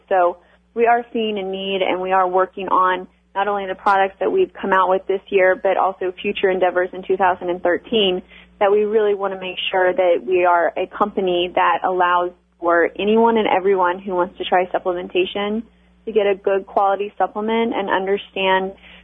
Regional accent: Oklahoma, United States; now in Boca Raton, United States; I grew up in Oklahoma. That's just how I am.

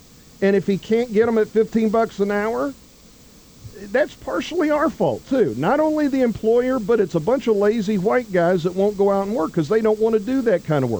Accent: United States; So it's also we as the American people, because we got this benefit and that welfare benefit, why should we go to work?

